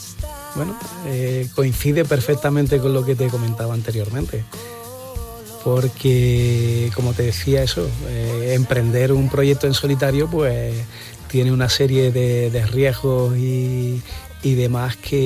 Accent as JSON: {"language": "Spanish", "town": "Jerez de la Frontera", "region": "Andalusia", "country": "Spain", "said": "si nos vamos para mi tierra, para Jerez de la Frontera"}